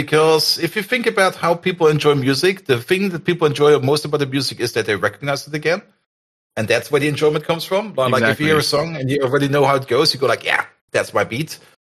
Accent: Germany; English is a second language; I'm from Germany.

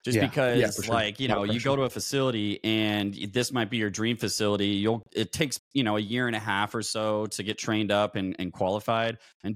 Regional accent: Louisville, Kentucky, United States; I mean, I grew up in Louisville, Kentucky, was in college at the University of Louisville

